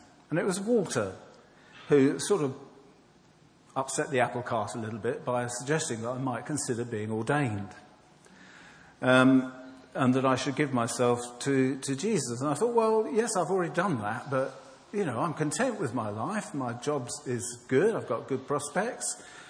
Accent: Tunbridge Wells, South East England, United Kingdom; I grew up here in Tunbridge Wells. I lived on the Pantiles in a flat that went with my dad's job.

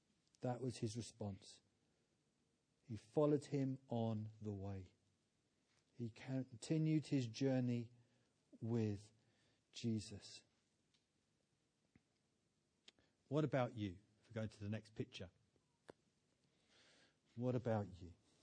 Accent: United Kingdom; obviously being British, I went, that's really good.

